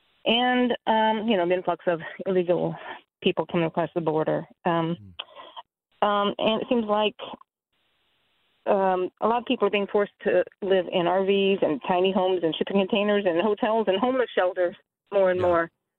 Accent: Chicago, Illinois, United States; born there; now in Texas, United States; I was born in Chicago, but I live in Texas now.

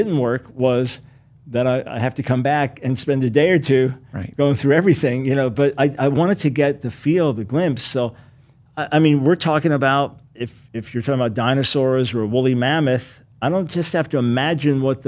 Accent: New York City, New York, United States; I remember as a kid going to the great museums, growing up in New York City, Long Island, growing into the great museums there

